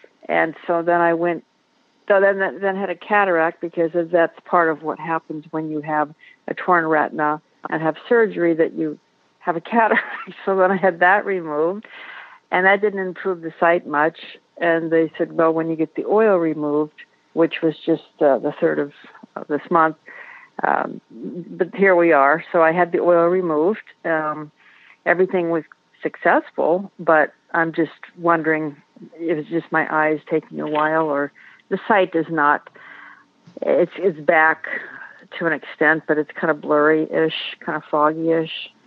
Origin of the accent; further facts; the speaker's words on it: Santa Clarita, California, United States; Okay. I'm from Santa Clarita, California.